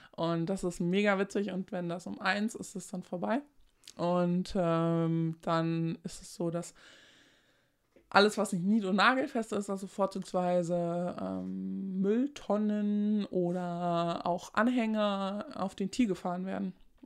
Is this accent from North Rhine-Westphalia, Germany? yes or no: no; Großenrode, Lower Saxony, Germany; also ich bin ja richtig auf dem Dorf aufgewachsen. Also Großenrode, ich weiß gar nicht, wie viele Leute wir haben. 300, 350 Einwohner. Das ist halt so richtig Dorf.